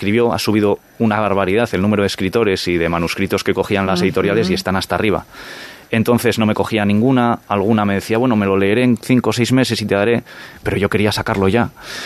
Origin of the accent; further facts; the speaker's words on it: Izarra, Basque Country, Spain; also born or lived in Bilbao; Soy de Izarra, soy de Alavés. Yo, o sea, soy orgulloso de haber nacido en Bilbao, pero yo he vivido toda la vida en mi pueblo, en Izarra. Luego me pasé a Vitoria